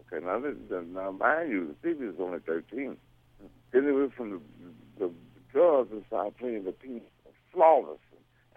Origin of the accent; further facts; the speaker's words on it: Detroit, Michigan, United States; We're all from Detroit, you know, we all knew each other, we all grew up with each other, and so forth.